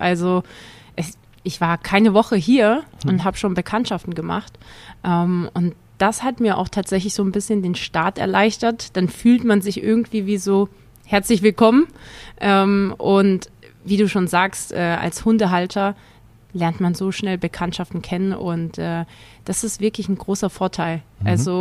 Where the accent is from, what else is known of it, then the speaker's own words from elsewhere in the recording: Neckarsulm, Baden-Württemberg, Germany; Ich bin aber in Obereisesheim aufgewachsen, also das ist ein Stadtteil von Neckarsulm. Kleines Dorf